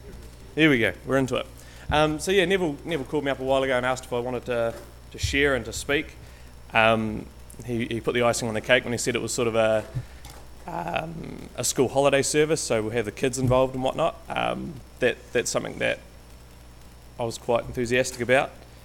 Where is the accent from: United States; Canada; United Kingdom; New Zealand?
New Zealand; Canterbury; I'm from Canterbury Way, is probably where I'd call home. Born overseas, couple of Kiwi parents.